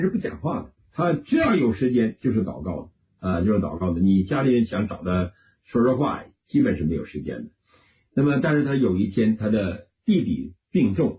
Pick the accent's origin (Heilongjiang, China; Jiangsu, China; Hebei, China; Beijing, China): Heilongjiang, China; Suihua; 他最早去了我的家乡绥化我的家乡绥化布道